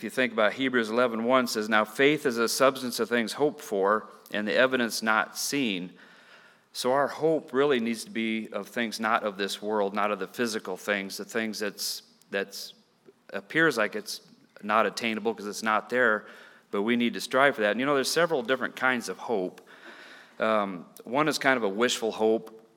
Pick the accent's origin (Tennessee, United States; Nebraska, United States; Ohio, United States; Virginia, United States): Nebraska, United States; I'm from Nebraska.